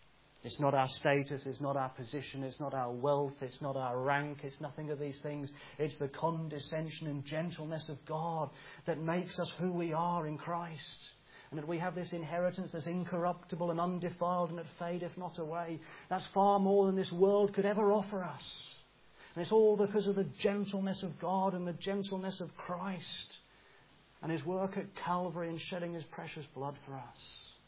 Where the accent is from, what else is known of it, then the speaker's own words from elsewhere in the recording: England, United Kingdom; where I grew up in England, there were so many people who followed Islam. I went to school with so many Muslims.